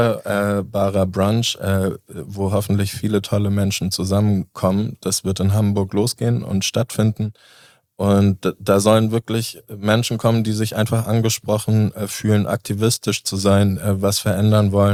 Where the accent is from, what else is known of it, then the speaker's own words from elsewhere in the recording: Basel, Basel-Stadt, Switzerland; Ich komme aus Basel.